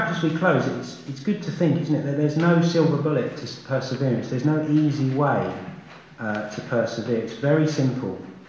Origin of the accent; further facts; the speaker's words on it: England, United Kingdom; So we need to stop being polite, stop being English, and say to each other, how is your walk with Christ going?